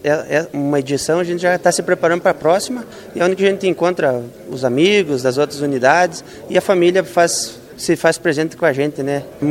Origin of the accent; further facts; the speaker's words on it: Reserva do Iguaçu, Paraná, Brazil; eu sou de Reserva do Iguaçu, uma Copa que eu amo